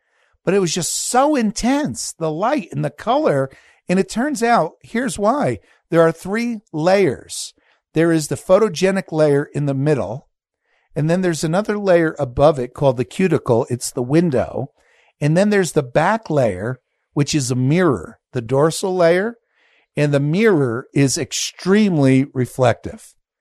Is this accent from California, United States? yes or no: no; New Jersey, United States; in New Jersey, northern New Jersey.